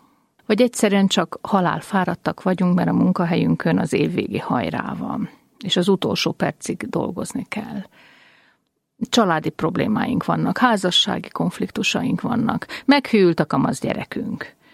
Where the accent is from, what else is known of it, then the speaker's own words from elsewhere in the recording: Budapest, Hungary; Most budapestiként azt mondom